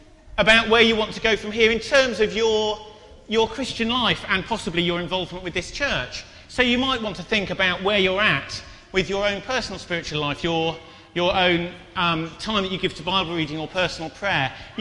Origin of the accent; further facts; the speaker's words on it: Southampton, South East England, United Kingdom; I grew up in Southampton